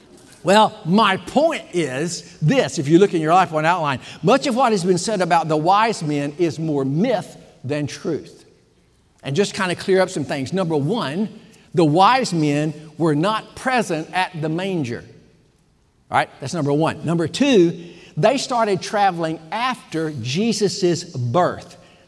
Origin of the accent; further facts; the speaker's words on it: Arkansas, United States; I was from Arkansas, and I was getting a lot of Texas flack, you know, being down here and all that and everything.